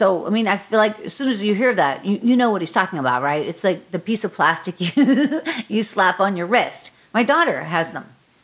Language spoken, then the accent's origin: English; Pittsburgh, Pennsylvania, United States; Like, I grew up in Pittsburgh, so it's like that same scene, that same landscape.